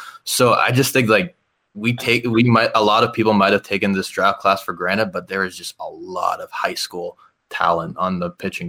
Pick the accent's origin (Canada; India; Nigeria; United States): Canada; Toronto, Ontario; But growing up in Toronto, and I used to play baseball a lot in high school